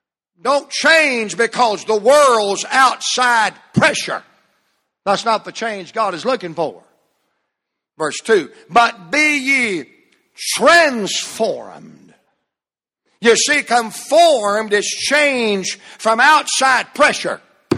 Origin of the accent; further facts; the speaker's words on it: Atlanta, Georgia, United States; I said, son, I'm from Atlanta, Georgia. Bring it on! I live in Atlanta, dude.